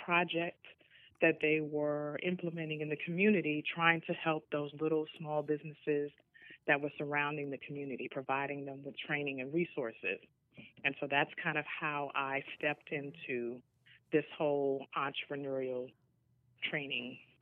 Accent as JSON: {"language": "English", "town": "New York City", "region": "New York", "country": "United States", "tie": "born or raised there", "said": "I grew up in an urban environment. I grew up in New York City in the Bronx."}